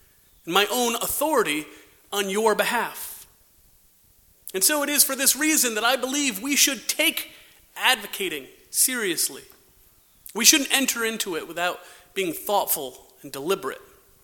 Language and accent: English; Glastonbury, Connecticut, United States; Growing up in Glastonbury, Connecticut, I was reminded often of how important it was for my brothers and me to stay out of the police log in the local paper.